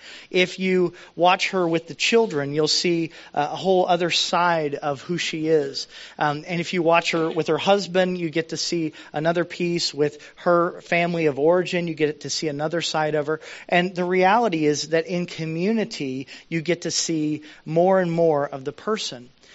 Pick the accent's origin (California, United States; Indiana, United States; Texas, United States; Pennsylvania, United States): Indiana, United States; also born or lived in Lexington, Kentucky; I grew up mainly in Indiana. But before we moved to Indiana, I grew up in Lexington, Kentucky until I was 7.